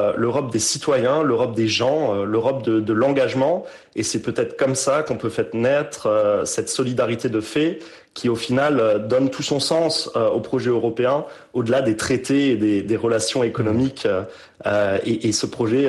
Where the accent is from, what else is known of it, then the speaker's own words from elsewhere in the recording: Grand Est, France; il se trouve que je viens de Moselle germanophone, donc cette région un peu particulière de France